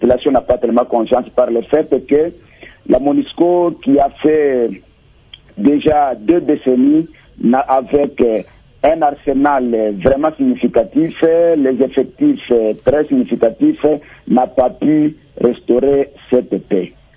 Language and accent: French; Uvira, South Kivu, DR Congo; Juste quand la population a appris de l'entrée de ces troupes burundaises ici chez nous à Ouvira par Kiliba